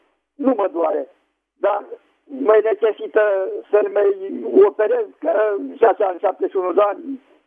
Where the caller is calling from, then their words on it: Slatina, Olt County, Romania; din Slatina